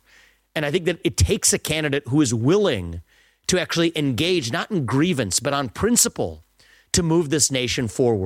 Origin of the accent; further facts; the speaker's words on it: Ohio, United States; I voted in my home state in Ohio yesterday.